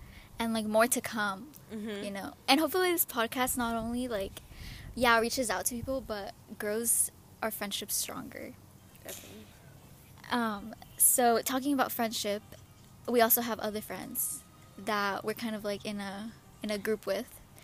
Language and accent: English; Santa Rosa, California, United States; I'm 17 years old, and I do have a late birthday, which kind of sucks. But I'm also from Santa Rosa, well, Sonoma County, California. I am Mexican-American. My parents came from Guanajuato, Mexico.